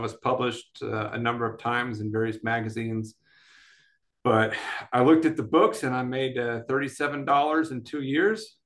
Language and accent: English; Albuquerque, New Mexico, United States; born there; also born or lived in Wisconsin / Michigan / Germany / Alabama; Yeah, I am an army brat. So I was born in the United States, so born in Albuquerque. Berlin, Wisconsin, Michigan, back to Germany, Augsburg, Hanau, Alabama, South Korea, Florida, Tennessee, Germany again, and then Flagstaff, Arizona.